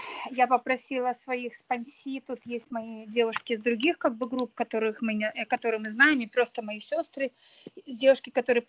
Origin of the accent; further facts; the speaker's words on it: Odesa, Odesa Oblast, Ukraine; now in United States; я созависимая, и я сегодня живу в Техасе, вообще я одесситка